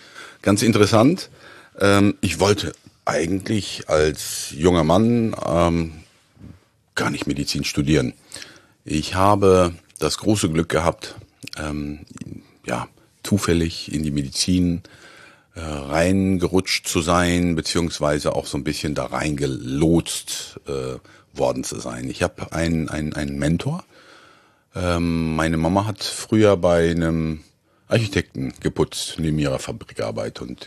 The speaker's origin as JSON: {"language": "German", "region": "Hamburg", "country": "Germany", "said": "Also wenn man als Hamburger liebt man die Stadt um all ihre Vorteile, aber es nervt schon."}